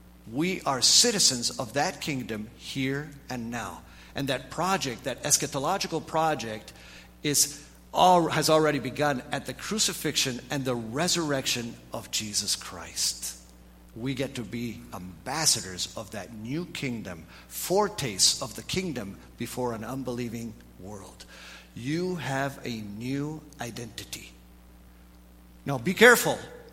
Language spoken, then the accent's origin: English; Grand Rapids, Michigan, United States; born there; The fact that I was born in Grand Rapids, Michigan, makes me a U.S. citizen.